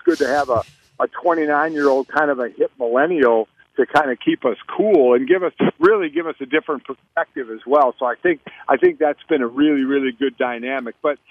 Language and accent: English; Cleveland, Ohio, United States; I'd be talking more Indians because I'm from Cleveland.